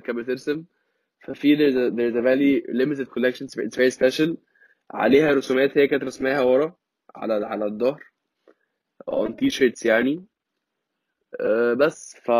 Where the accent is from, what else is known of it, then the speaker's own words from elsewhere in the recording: Egypt; say أنا مصري و I'm proud of it